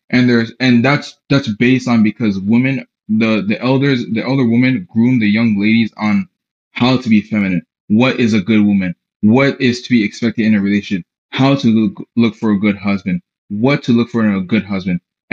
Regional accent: Guinea; I come from a very traditional Muslim family. I come from Guinea, West Africa. So I go back home relatively a lot.

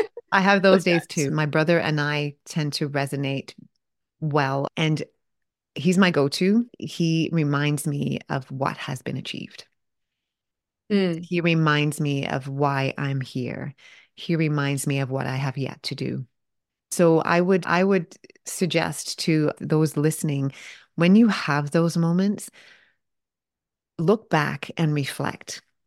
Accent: England, United Kingdom; I grew up in England. We didn't have ponds that froze because it doesn't get that cold.

